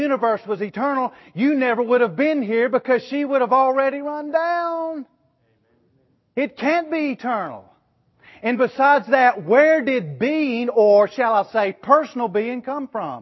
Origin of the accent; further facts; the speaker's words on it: North Carolina, United States; I'm from the mountains of North Carolina. You couldn't tell it from my accent, but I really am.